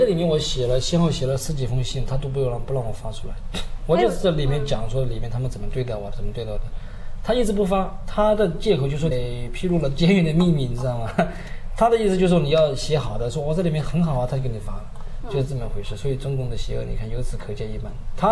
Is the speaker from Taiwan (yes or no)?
no; China; now in United States; 我作为一个中国人，我是在中国出生长大的，虽然我现在加入美国籍，但是我骨子里面我流的是中国人的血